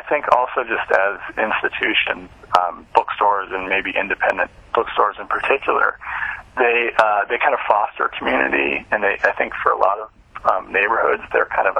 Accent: Aurora, Colorado, United States; And then I moved back to Denver. I grew up in Denver, in Aurora, which is a suburb of Denver.

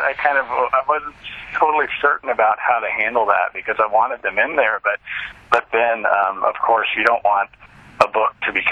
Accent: Aurora, Colorado, United States; And then I moved back to Denver. I grew up in Denver, in Aurora, which is a suburb of Denver.

